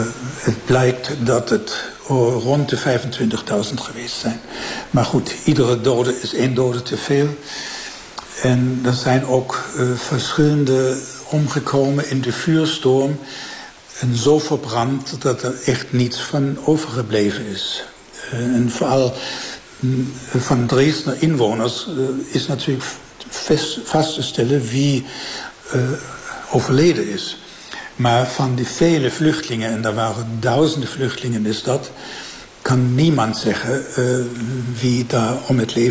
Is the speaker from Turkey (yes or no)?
no; Germany; Dutch is a second language; Ja, ja, als Duitser er iets over te zeggen is heel moeilijk.